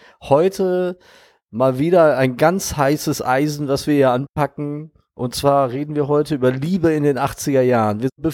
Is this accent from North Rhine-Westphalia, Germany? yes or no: yes; Gelsenkirchen, North Rhine-Westphalia, Germany; meine Jugend in Gelsenkirchen verbracht und war auf einer sehr großen Gesamtschule in Gelsenkirchen.